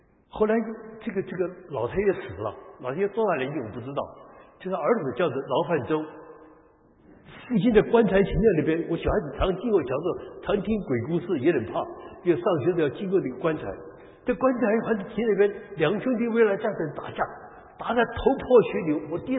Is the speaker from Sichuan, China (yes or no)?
yes; Sichuan, China; accent: Sichuanese; 那么我小时候住在四川，所以我讲四川话，讲的和四川人一样，传娃儿，但是四川人不喜欢我们。我们住一个三台庄